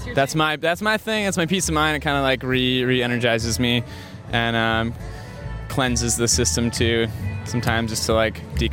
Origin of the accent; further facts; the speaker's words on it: Austin, Minnesota, United States; growing up in Spam Town, USA